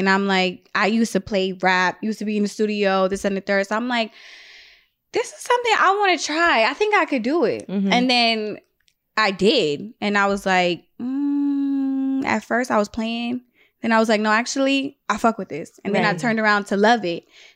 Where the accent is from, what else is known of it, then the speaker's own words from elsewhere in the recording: Guyana; But we're mixed though. We're from Guyana. So it's like a melting pot.